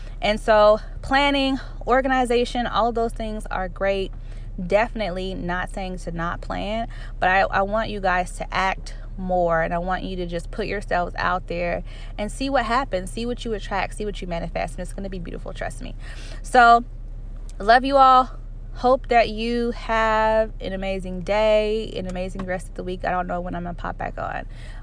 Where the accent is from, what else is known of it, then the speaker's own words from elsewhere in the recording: Nashville, Tennessee, United States; my hometown, my home city of Nashville just had a drastic tornado to come through